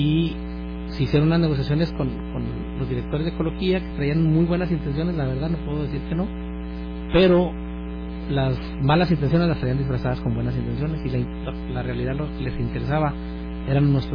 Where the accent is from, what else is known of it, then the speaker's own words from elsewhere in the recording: Ciudad Juárez, Chihuahua, Mexico; medio siglo, poquito más de medio siglo, ahí la dejamos. Pero tengo, desde los 3 años, tengo viviendo en Ciudad Juárez. Soy de Ciudad Juárez. Aquí estudié mi primaria, mi secundaria, la prepa